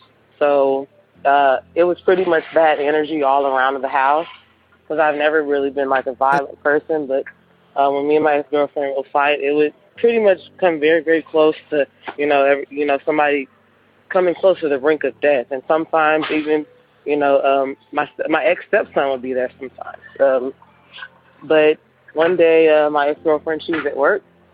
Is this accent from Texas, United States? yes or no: yes; Houston, Texas, United States; Hey, Tony. … I'm from Houston, Texas.